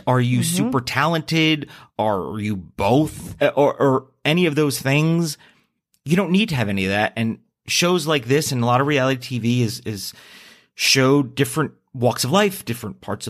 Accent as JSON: {"language": "English", "region": "New Jersey", "country": "United States", "tie": "born or raised there", "said": "He's from my home state of New Jersey."}